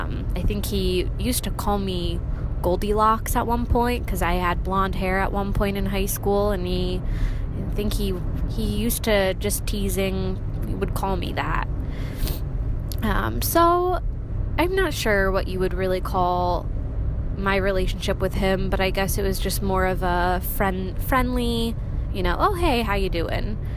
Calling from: Nazareth, Pennsylvania, United States; I'm calling you from Nazareth, Pennsylvania. It's a pretty small town

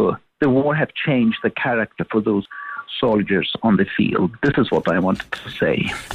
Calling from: Malaga, Andalusia, Spain; Hello, Charles. … from Malaga.

